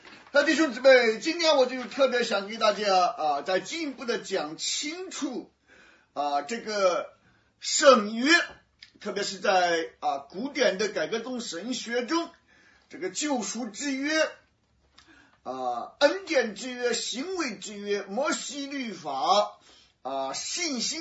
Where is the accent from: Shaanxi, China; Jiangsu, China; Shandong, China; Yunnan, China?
Shandong, China; 那我们加工成面条，我们山东人风格的。